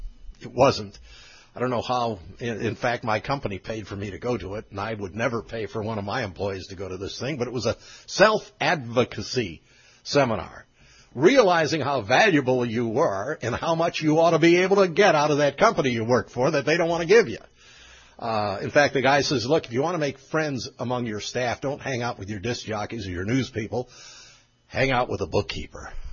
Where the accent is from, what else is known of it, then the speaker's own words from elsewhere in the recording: Springfield, Missouri, United States; So I was from Little Springfield, Missouri.